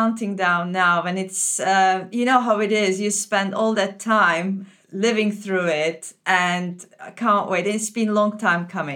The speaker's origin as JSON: {"language": "English", "town": "Antakya", "region": "Hatay", "country": "Turkey", "tie": "born or raised there", "said": "Antakya, my hometown, is ancient Antioch. It's an ancient city."}